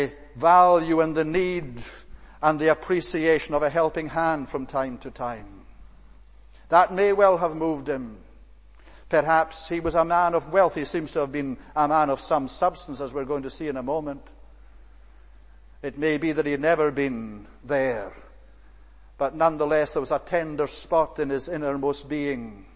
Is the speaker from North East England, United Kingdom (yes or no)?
no; Scotland, United Kingdom; I remember when I was brought up in Scotland, just after the Second World War